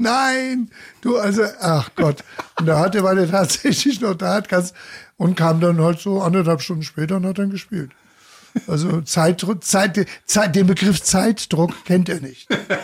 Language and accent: German; Bavaria, Germany; ich als Bayer